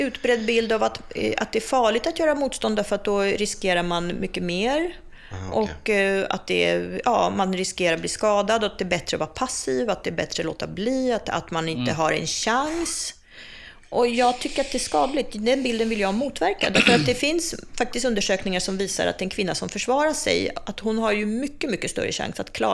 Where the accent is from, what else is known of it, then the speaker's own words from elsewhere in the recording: Prague, Czechia; now in Sweden; Men ju äldre jag blir, desto mer känner jag mig faktiskt hemma i Prag. Jag var ju inte där på väldigt många år, vi fick ju inte åka tillbaka.